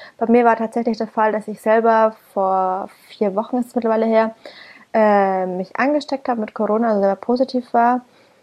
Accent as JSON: {"language": "German", "town": "Bamberg", "region": "Bavaria", "country": "Germany", "tie": "born or raised there", "lives_now": "Berlin, Germany", "said": "Als ich nach Berlin wieder gefahren bin, aus meiner Heimat Bamberg"}